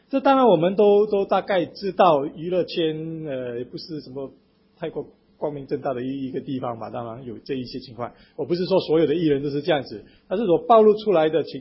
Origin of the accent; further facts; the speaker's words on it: Hong Kong; 我们香港人是不用手的